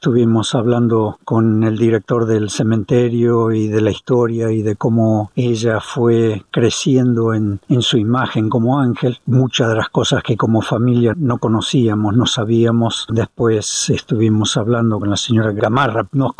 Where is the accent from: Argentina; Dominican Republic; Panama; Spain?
Argentina; Buenos Aires; born there; Cuando yo nací ya estaban en Buenos Aires.